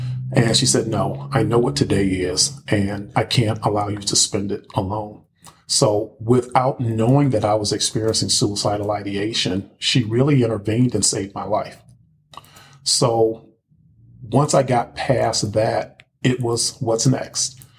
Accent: Highland Park, Michigan, United States; So, of course, I'm a native Michigander. I grew up in Highland Park, Michigan, which is a little city surrounded by Detroit.

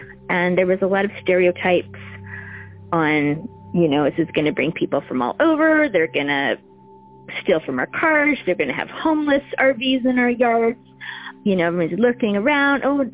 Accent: Sequim, Washington, United States; born there; I was born in Squim. I didn't grow up here. My dad was in the Air Force, but we moved back 27 years ago.

